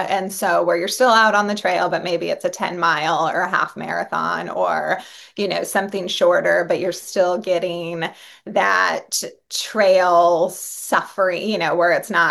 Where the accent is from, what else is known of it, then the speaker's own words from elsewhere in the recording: Oregon, United States; when I came up from Oregon, I remember, like, and I ran pretty primarily like road races in Oregon. That's kind of how I started.